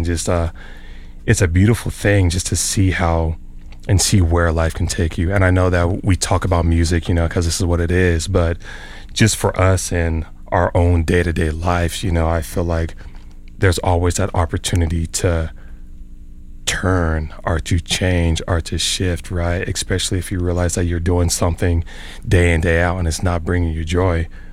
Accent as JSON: {"language": "English", "region": "New Mexico", "country": "United States", "lives_now": "Tucson, United States", "said": "Not originally, but I've been in Tucson for about almost 17, 18 years. Yeah. Originally from New Mexico, then moved out to Arizona."}